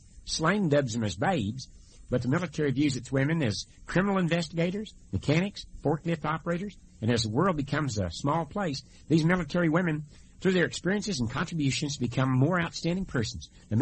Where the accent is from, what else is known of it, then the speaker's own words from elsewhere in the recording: Alabama, United States; born there; It's just the way I was born down in Alabama.